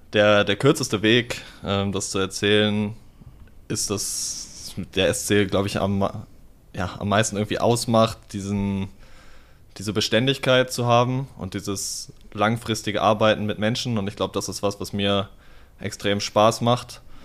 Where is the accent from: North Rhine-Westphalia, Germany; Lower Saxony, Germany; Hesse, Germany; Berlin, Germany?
Lower Saxony, Germany; Peine; moved away as an adult; Also ursprünglich komme ich aus Peine, ist in Niedersachsen zwischen Braunschweig und Hannover